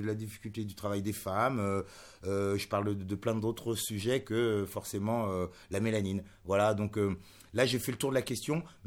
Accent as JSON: {"language": "French", "country": "France", "said": "Moi, je suis français depuis bien plus longtemps que beaucoup de gens."}